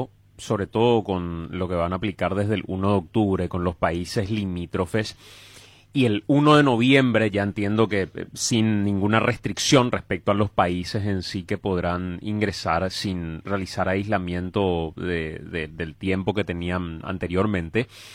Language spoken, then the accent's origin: Spanish; Paraguay; no somos los paraguayos nomás los que aplaudimos cuando aterriza el avión